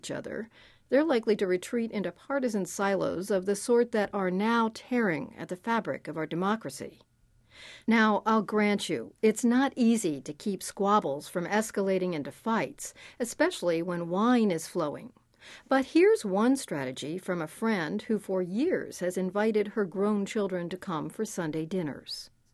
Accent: Pennsylvania, United States; like the time I listened to a woman from my home state of Pennsylvania say she voted for Trump

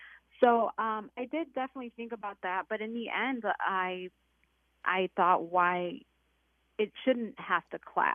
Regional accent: United States; And I'm an American and I believe in all these same values

